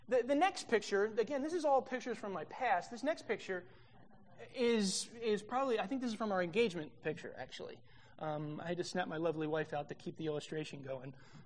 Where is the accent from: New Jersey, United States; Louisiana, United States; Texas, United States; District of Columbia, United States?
New Jersey, United States; but I am from New Jersey.